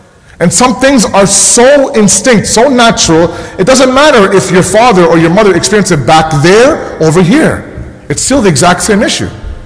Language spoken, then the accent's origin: English; Canada; born there; I come from a background where my parents are your typical immigrant Pakistani family. I was born in Canada. I have an Urdu-speaking background at home.